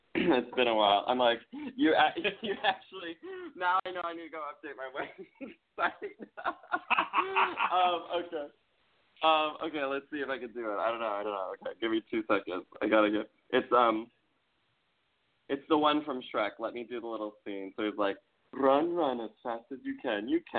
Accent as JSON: {"language": "English", "region": "Minnesota", "country": "United States", "accent": "Minnesota", "said": "But when I went to school, they made us all take dictation class, and I got my butt kicked with my Minnesota accent, so it got"}